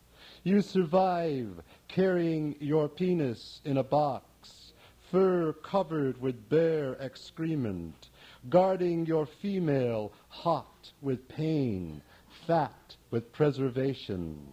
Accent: New York, United States; now in Brooklyn, United States; No, I live in Brooklyn. I'm from northern New York State. I was born on the edge of the St. Lawrence River and raised there. I'm adopted Brooklynite.

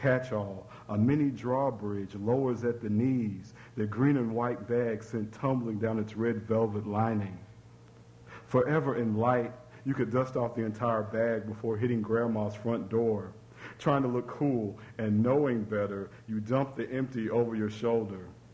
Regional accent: Louisville, Kentucky, United States; And I'm from the West End of Louisville, by the way, I should add.

